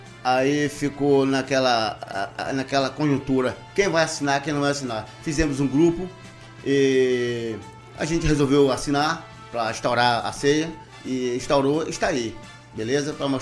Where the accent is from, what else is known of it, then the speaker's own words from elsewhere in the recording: Bahia, Brazil; Então, realmente, adotei, sou baiano, conhecido como baiano há 30 anos.